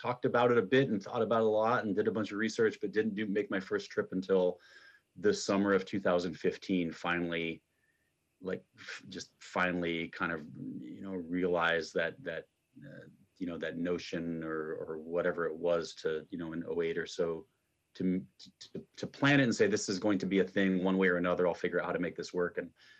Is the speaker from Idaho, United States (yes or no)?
no; Iowa, United States; anywhere in the Midwest that I grew up in Iowa